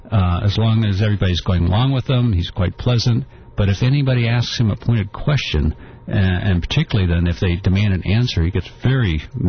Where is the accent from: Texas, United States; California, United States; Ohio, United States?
California, United States; Sunnyvale; also born or lived in San Jose; now in Sacramento, United States; I was born in San Jose in what was then the Silicon Valley and grew up there in Sunnyvale